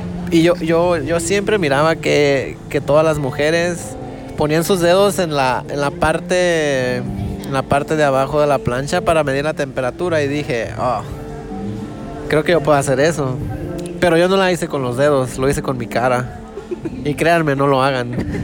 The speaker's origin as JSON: {"language": "Spanish", "region": "Zacatecas", "country": "Mexico", "tie": "born or raised there", "also_born_or_lived": "United States", "said": "Zacatecas, tal vez muchos conocen, algunos sí. Toda mi vida estuve allá. Yo nací en Estados Unidos, me llevaron de muy pequeño. Toda mi escuela la tuve allá"}